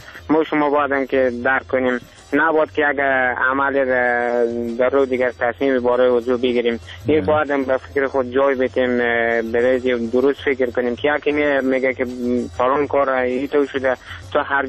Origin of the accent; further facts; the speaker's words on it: Badghis, Afghanistan; زادگاه ما همه بادغیس هست دیگه، زیاد دیگه از بطه همه ما افغانستان بادم که دوست داریم. ما هم افغانیم، بازم دیگه ای سرزمین زادگاه ما که میگه تولد شدیم، میگه سلام شدیم، بزرگ شدیم